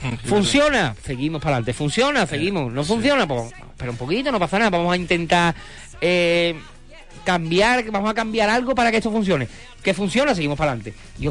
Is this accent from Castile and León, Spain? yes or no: no; Huelva, Andalusia, Spain; Al final mi Huelva y mi Huelva, Sevilla, esto tan igual, somos tan andaluces todos, ¿no?